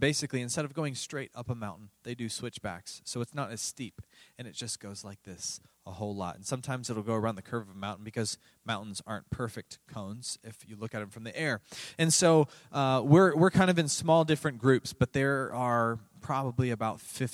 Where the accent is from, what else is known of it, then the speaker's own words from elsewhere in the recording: Tampa, Florida, United States; you know that I grew up in Florida. And Florida is not exactly filled with mountains and forests. In fact, I actually grew up on the coast. I'm from Tampa.